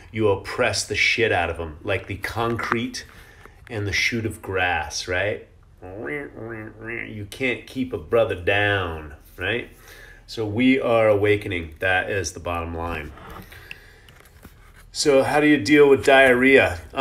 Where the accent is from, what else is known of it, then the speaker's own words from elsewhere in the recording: Maine, United States; I'm a psycho chicken hailing from Maine. Yeah! New England. I was born in New England.